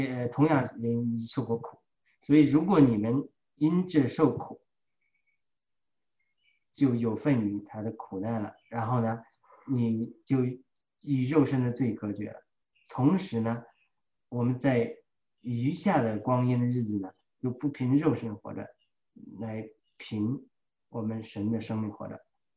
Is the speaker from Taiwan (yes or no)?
no; China; 就像我们中国人讲的